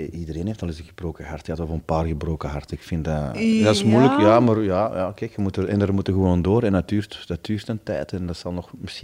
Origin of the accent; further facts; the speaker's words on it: Stabroek, Flanders, Belgium; Ja, als kind gewoon zo. Er was bij ons in Staalbroek hadden ze een groot warenhuis.